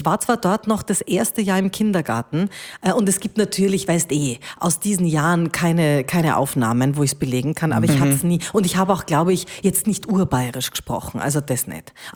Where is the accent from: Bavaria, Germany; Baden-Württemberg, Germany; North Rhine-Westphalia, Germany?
Bavaria, Germany; Munich; born there; ich bin in München geboren, hatte so eine ganz preußische Großmutter und einen urbayerischen Großvater